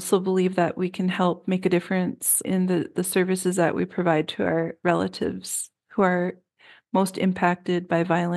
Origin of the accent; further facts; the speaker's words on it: Mandaree, North Dakota, United States; I am originally from Mandaree, North Dakota, which is located at what is present-day Fort Berthold Indian Reservation on the western side of North Dakota.